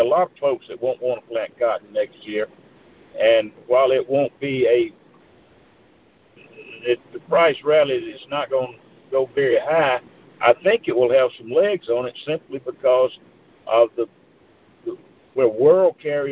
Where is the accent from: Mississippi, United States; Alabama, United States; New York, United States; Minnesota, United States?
Mississippi, United States; The market could care less about my home state of Mississippi and in a county where I used to live, where my son was born, Washington County.